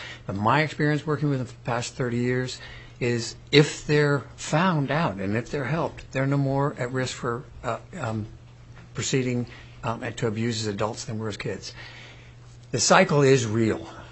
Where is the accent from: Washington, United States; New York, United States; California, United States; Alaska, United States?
Alaska, United States; Fairbanks; I'm a psychologist from Fairbanks.